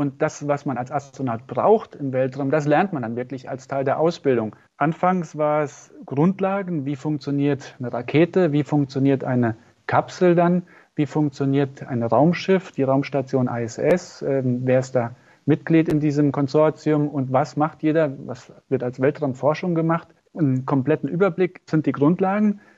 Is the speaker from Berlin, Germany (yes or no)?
no; Gronig, Saarland, Germany; Aber ich komme aus dem Dorf Gronich und das sieht man ganz schön an dem Momberg, an dem Denkmal oben auf dem Berg.